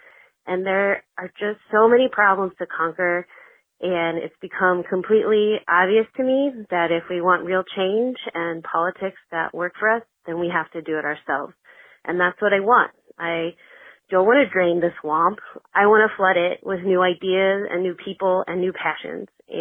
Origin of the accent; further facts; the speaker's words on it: Austin, Texas, United States; from Austin, Texas.